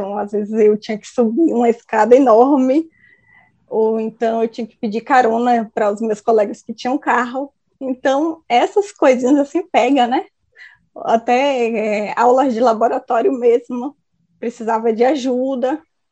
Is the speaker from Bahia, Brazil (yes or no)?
yes; Salvador, Bahia, Brazil; tenho 29 anos, sou de Salvador, Bahia.